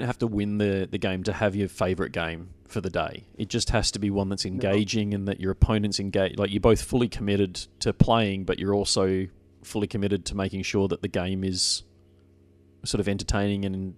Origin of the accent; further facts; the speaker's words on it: Australia; I'm an Aussie through and through.